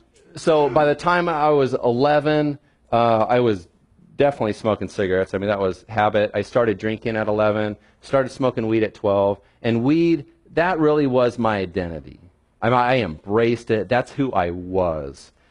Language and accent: English; Idaho, United States; So I was born and raised in North Idaho, and a middle-class family.